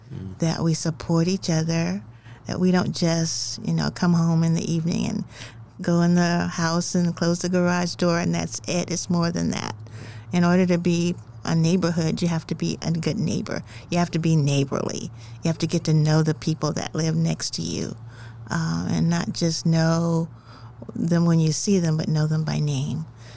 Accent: Muskogee, Oklahoma, United States; Okay. Well, I grew up in Muskogee, and I grew up in a village.

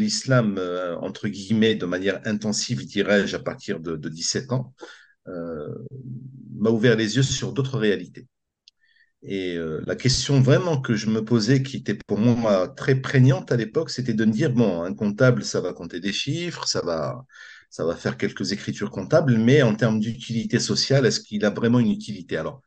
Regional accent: France; born there; je suis né en France, d'origine algérienne, berbère, donc kabyle plus particulièrement.

